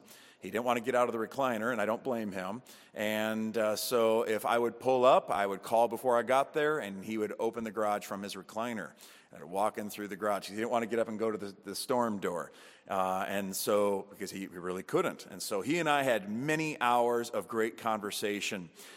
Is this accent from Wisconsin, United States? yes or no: yes; Wisconsin, United States; now in Hickory, United States; I have no question, unapologetically, although I'm from Wisconsin, people assume that means I have something to do with cows.